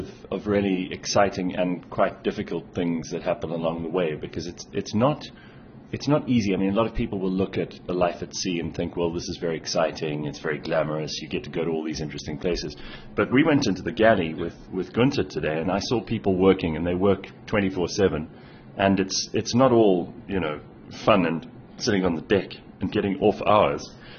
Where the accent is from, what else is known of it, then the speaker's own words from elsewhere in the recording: Pretoria, Gauteng, South Africa; the crew officer is a guy from Pretoria, my hometown.